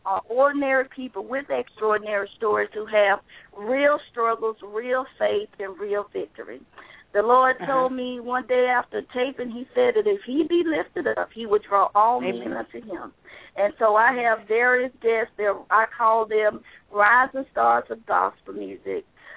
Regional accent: Mississippi, United States; He lived in Texas at the time, and I'm from Mississippi.

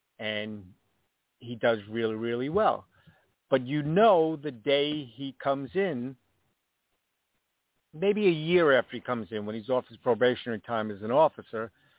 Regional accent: New York, United States; I grew up in New York. I get it.

